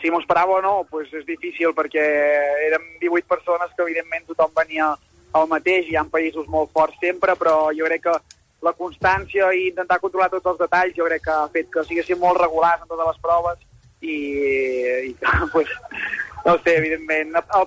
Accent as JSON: {"language": "Catalan", "region": "Catalonia", "country": "Spain", "said": "Jo soc d'Osona, el Pàvic m'ha donat tot"}